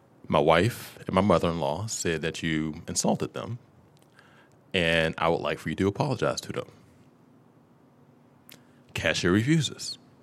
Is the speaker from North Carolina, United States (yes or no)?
no; Pittsburgh, Pennsylvania, United States; so I'm from Pittsburgh, PA, born and raised, and I still live there now.